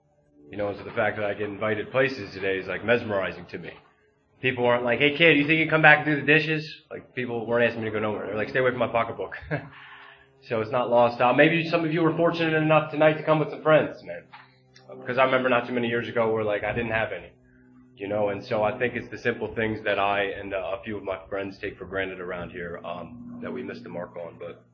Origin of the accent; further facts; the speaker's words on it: Philadelphia, Pennsylvania, United States; I grew up in Northeast Philadelphia, so I would hang out with the Mayfair kids, right?